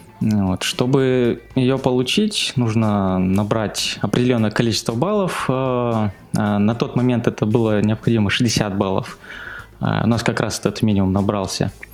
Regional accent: Siberia, Russia; now in Australia; Переехал я в Австралию из Сибири

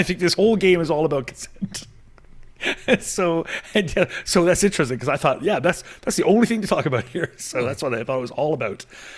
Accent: Canada; As a Canadian, there is no option there.

